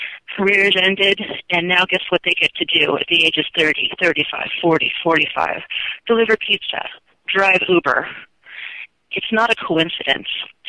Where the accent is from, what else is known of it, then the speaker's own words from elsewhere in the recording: California, United States; I'm from California, and pretty much everyone I knew was on what we believed to be the right track